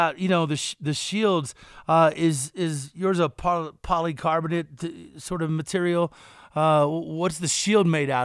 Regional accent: Kentucky, United States; I'm from Kentucky and people in my part of the woods use ratchet straps to hold the passengers down.

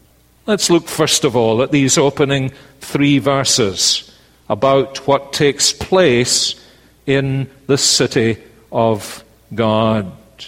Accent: Scotland, United Kingdom; born there; Like me saying I was born in Scotland.

